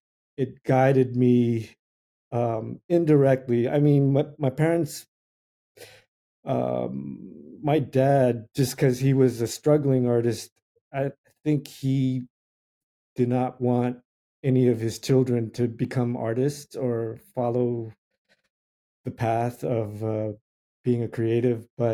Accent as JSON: {"language": "English", "town": "Los Angeles", "region": "California", "country": "United States", "tie": "born or raised there", "said": "I mean, I was aware of it growing up in Boyle Heights. There was a lot of street gang graffiti surrounding everywhere I went in my neighborhood."}